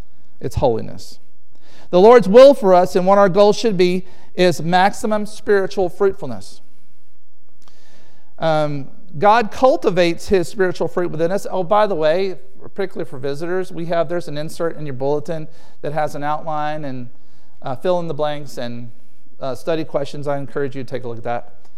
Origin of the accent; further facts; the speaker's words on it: the South, United States; So I'm from the South, so we have granddaddies and grandmamas down there.